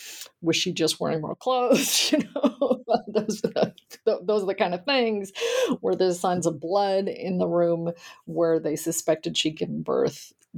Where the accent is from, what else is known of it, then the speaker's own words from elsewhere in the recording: Australia; growing up in Australia at that point in time, I had done history classes at school, of course, but certainly not U.S. history.